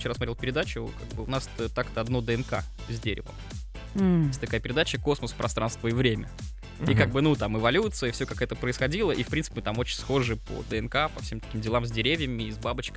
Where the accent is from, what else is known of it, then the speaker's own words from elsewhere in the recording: Volga region, Russia; вот я родом из Поволжья